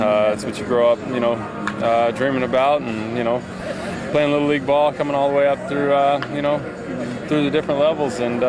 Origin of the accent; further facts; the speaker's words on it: Sikeston, Missouri, United States; From Sykeston, Missouri.